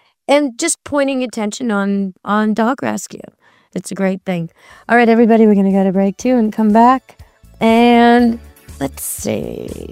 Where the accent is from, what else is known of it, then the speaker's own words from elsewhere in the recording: Canada; And as a Canadian watching it from too close but far